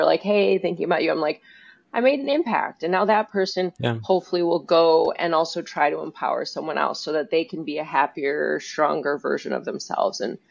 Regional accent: United States; Born and raised in the United States, cutthroat sales, like sales for this company is like, I'm just like getting to the point.

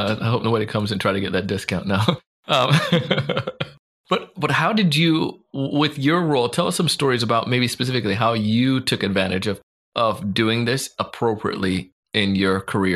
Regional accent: Jamaica; you can't just like say, rely on your, you know, the fact to say I'm Jamaican, so that's going to make it happen.

